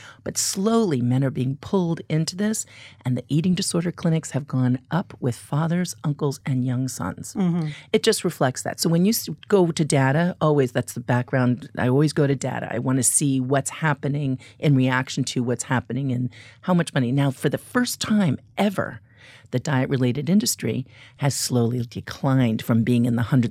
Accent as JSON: {"language": "English", "town": "Flagstaff", "region": "Arizona", "country": "United States", "lives_now": "New York, United States", "said": "When I got into New York, when I took that one way, when I came from Flagstaff and I moved into"}